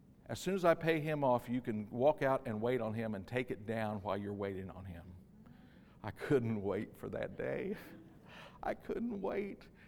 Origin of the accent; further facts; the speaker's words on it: Illinois, United States; I'm from Illinois and we talk however we want.